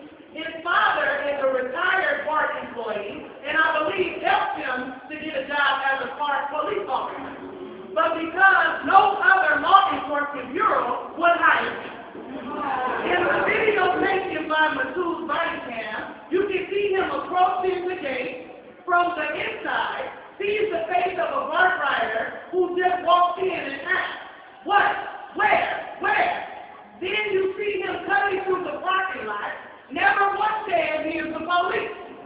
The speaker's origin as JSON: {"language": "English", "country": "United States", "said": "I am an American proud to say, but I am ashamed of what my leaders are not doing to protect the people of America"}